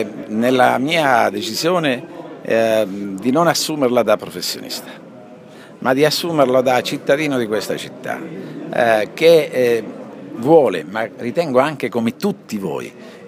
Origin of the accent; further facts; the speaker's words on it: Reggio Calabria, Calabria, Italy; Io da reggino non ho valutato i pro e i contro